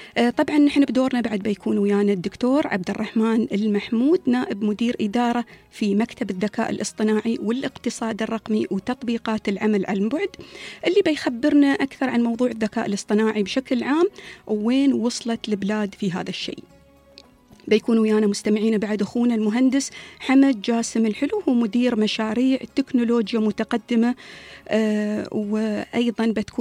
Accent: United Arab Emirates

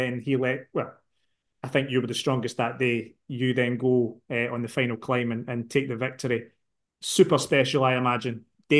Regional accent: Glasgow, Scotland, United Kingdom; now in Edinburgh, United Kingdom; Glasgow's my hometown, so I live in Edinburgh now

